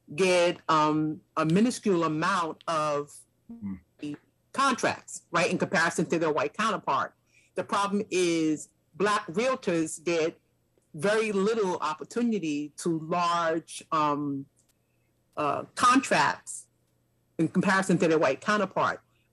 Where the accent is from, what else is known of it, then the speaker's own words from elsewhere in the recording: New York City, New York, United States; I am from New York City.